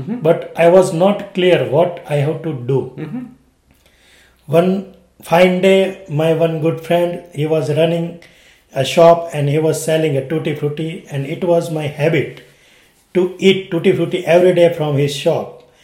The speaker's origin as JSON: {"language": "English", "country": "India", "second_language": "English", "said": "I am from India."}